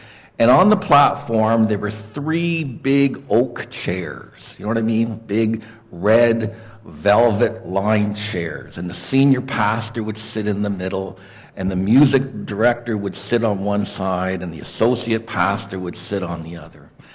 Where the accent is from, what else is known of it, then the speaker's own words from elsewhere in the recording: Toronto, Ontario, Canada; Well, I grew up in Toronto, went to church in Toronto, a big church